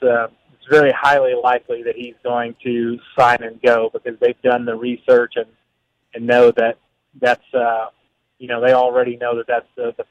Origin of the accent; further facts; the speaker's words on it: Stillwater, Oklahoma, United States; growing up in Stillwater, going to college there